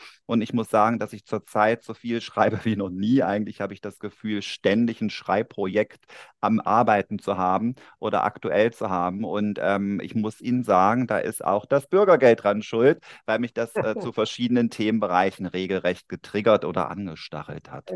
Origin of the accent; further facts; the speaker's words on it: eastern Germany, Germany; Und ich bin ja im Osten Deutschlands geboren worden und aufgewachsen und mitten in diese spannende Wendezeit reingeraten.